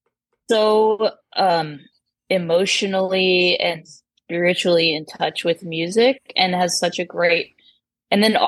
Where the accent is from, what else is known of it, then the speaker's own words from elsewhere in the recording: Woodland Hills, California, United States; Yeah, in Woodland Hills.